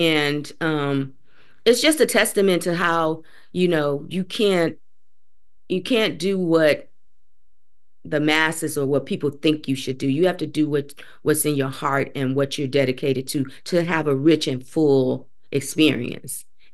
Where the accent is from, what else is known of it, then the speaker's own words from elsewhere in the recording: Flint, Michigan, United States; She's a Midwest girl, just like me. I grew up in Flint, Michigan.